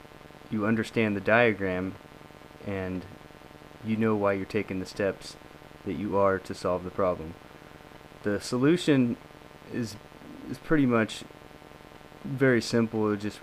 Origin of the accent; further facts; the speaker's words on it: Ojai, California, United States; I am from Ojai, California, which is near Santa Barbara in Ventura County.